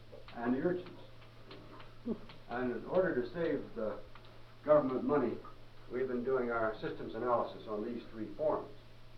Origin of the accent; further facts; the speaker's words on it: Oregon, United States; And since I come originally from Oregon, I can speak to this with authority.